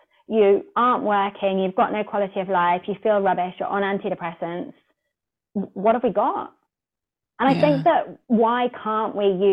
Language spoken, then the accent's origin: English; Hawke's Bay, New Zealand; so I'm from Hawke's Bay.